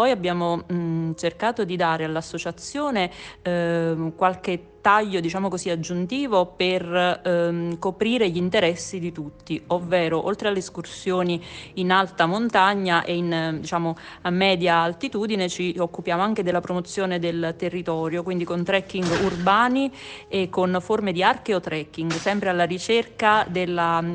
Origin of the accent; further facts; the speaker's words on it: Campania, Italy; sono campana